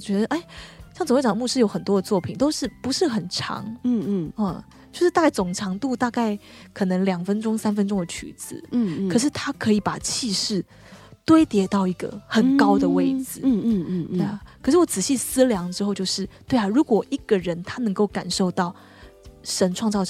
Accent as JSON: {"language": "Chinese", "region": "Taipei", "country": "Taiwan", "said": "那其实我因为我是台北人，我又从大一就开车、所以我其实对路都很熟"}